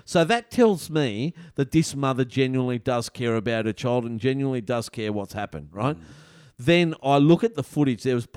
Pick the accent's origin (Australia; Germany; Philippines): Australia; New South Wales; Well, you do know that I'm originally from New South Wales and NRL is my sport.